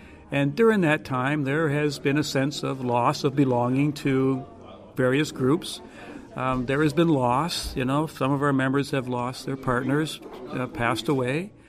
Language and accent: English; Amherst, United States; I'm local. I was born and raised in Amherst. I'm a product of the Amherst Band Program.